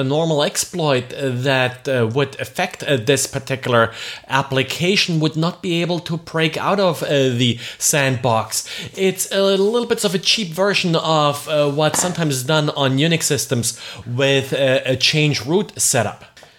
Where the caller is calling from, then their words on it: Jacksonville, Florida, United States; I'm recording today from Jacksonville, Florida.